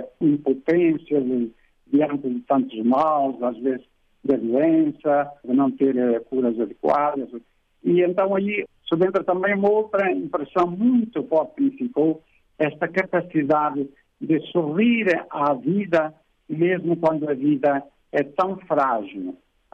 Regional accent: Portugal; moved away; o meu português está muito enferrujado. Há 30 anos que estou fora de Portugal, de maneira que às vezes o português é meio português.

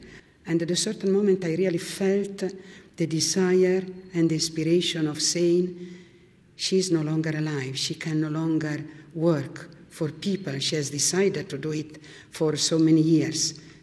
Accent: Milan, Lombardy, Italy

